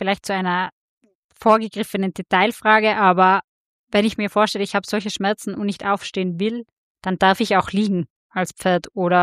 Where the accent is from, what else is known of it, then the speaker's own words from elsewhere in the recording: Tyrol, Austria; wir kommen tatsächlich aus Tirol.